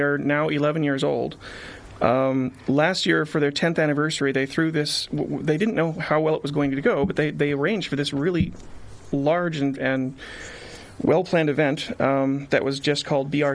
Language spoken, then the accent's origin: English; Pittsburgh, Pennsylvania, United States; I mean, we're here from Pittsburgh